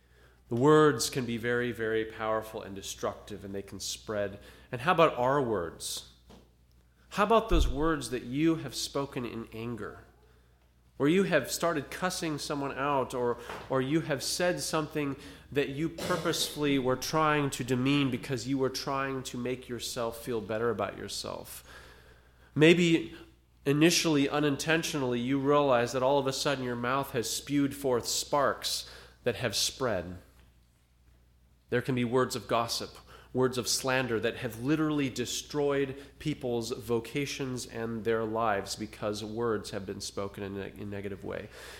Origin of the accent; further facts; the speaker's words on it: California, United States; my hometown is a half hour from where the Carr fire was, the C-A-R-R, the Carr fire